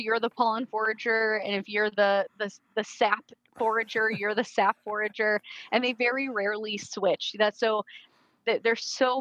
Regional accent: New York, United States; also born or lived in Arizona, United States; I lived in Arizona. I grew up in New York, in Western New York, very similar to lots of Wisconsin weather.

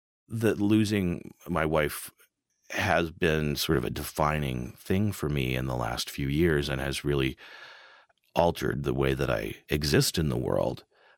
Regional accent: Nebraska, United States; I grew up in Western Nebraska, which has a really stark kind of beauty, but also a sense of emptiness and inhospitality. I think about the town where I grew up, which is was a little grain elevator town on the Union Pacific Railroad line.

